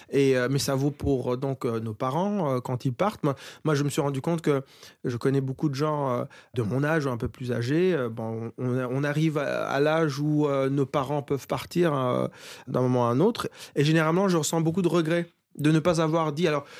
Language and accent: French; Rwanda; moi, j'ai grandi au Rwanda, et à l'époque, c'était un pays francophone